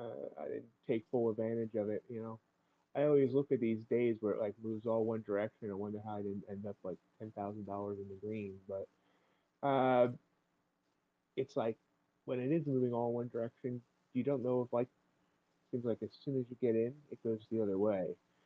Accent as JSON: {"language": "English", "region": "Pennsylvania", "country": "United States", "tie": "born there", "said": "I was born in Eastern Pennsylvania. But right now I'm living in the land of corn and soybeans right in central Illinois."}